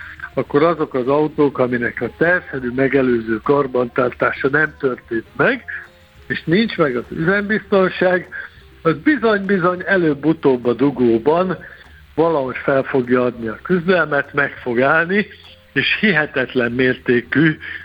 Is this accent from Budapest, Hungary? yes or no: no; Tatabánya, Komárom-Esztergom, Hungary; Tatabányán születtem, élek, innen járom a világot